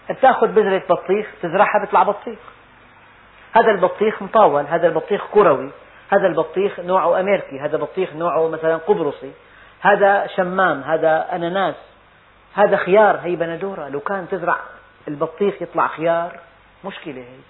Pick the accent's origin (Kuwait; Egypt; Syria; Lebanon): Syria; Damascus, Damascus Governorate; يعني بلدنا دمشق معدل أمطارها السنوي معدل يسير، 150 ملم.